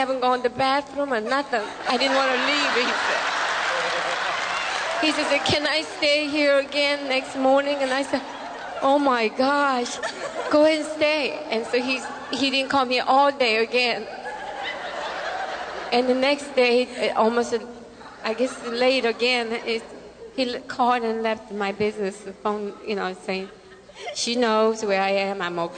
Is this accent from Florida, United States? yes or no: yes; Florida, United States; We're from Salai Beach.